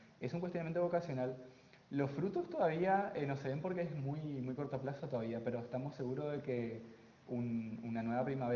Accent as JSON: {"language": "Spanish", "town": "San Antonio", "region": "Misiones", "country": "Argentina", "said": "Yo soy de San Antonio, al norte de la provincia, cerca de Bernardo de Irigoyen, 30 kilómetros de Bernardo de Irigoyen aproximadamente, un pueblito San Antonio, desde ahí vengo."}